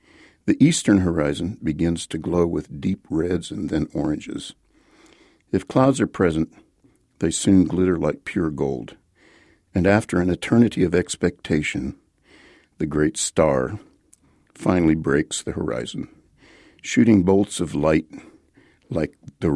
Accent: Las Cruces, New Mexico, United States; I was raised in Las Cruces because when I was born, the only hospital in Las Cruces was a little clinic. And so my mother came down here to have me.

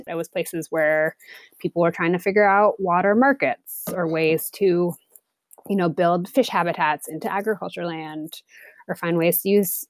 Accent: East Coast, United States; I'm from the East Coast originally.

